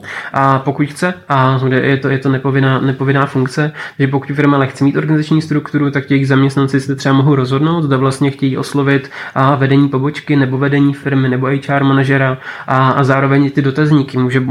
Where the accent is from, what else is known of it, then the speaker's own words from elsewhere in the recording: Brno, South Moravian Region, Czechia; jak já jsem Brňák tělem i duší a opravdu Brno je láska